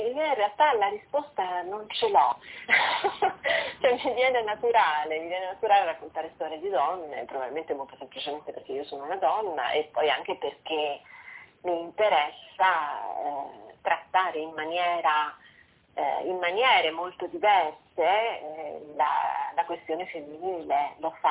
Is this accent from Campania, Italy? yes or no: no; Vicenza, Veneto, Italy; born there; now in Rome, Italy; io sono un grande miscuglio perché sono nata a Vicenza, non solo perché i miei genitori si trovavano lì, e poi nelle mie vene scorre sangue un po' piemontese, un po' napoletano e un po' umbro, e poi vivo a Roma da un sacco di tempo, per cui mi considero romana.